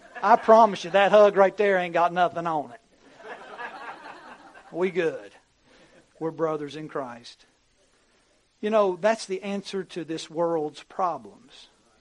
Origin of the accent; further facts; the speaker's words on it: North Carolina, United States; I said, I'm not from here. I said, I'm from North Carolina, grew up in that area, and God just brought me down here.